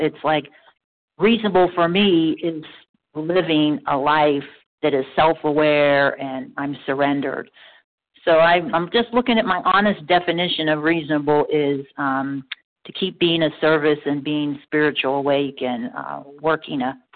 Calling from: Ohio, United States; I'm calling from Ohio.

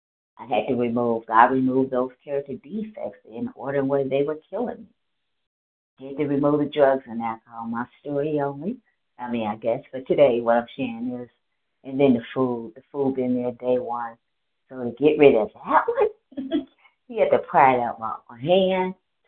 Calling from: Georgia, United States; No, I'm calling from Georgia now. Yes, I've been in Georgia.

